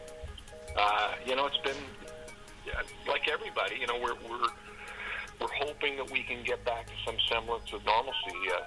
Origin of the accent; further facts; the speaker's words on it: Lynn Lake, Manitoba, Canada; born there; up to my hometown where I was born, Lynn Lake.